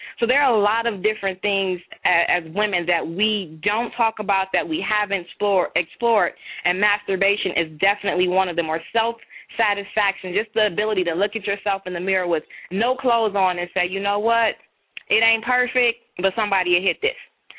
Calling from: Detroit, Michigan, United States; I'm calling from Detroit.

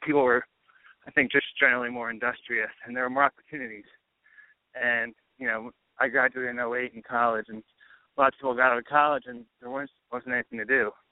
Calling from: Philadelphia, Pennsylvania, United States; Philadelphia.

